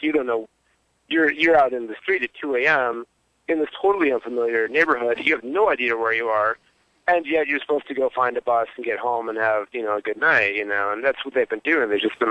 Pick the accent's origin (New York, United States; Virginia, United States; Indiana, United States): New York, United States; Rochester; Well, I'm from Rochester, New York, so let's not confuse it.